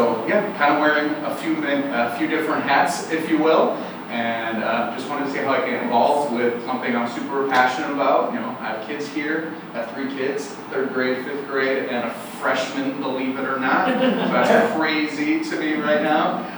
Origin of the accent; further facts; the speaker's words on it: Chicago, Illinois, United States; now in Chula Vista, United States; I have resided in Chula, in San Diego County for probably close to the last 10 years. I'm originally from Chicago. Had to get out of the cold weather, the windy city, if you will, there.